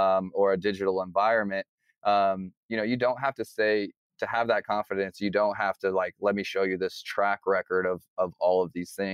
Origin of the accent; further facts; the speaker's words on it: Midwest, United States; You know, you talk about there's this fine line, and we're from the Midwest, okay?